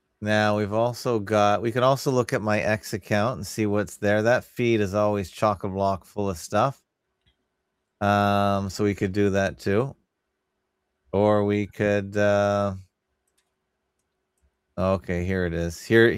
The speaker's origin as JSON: {"language": "English", "country": "Canada", "said": "But as a Canadian, I don't care because most American teams are full of Canadians."}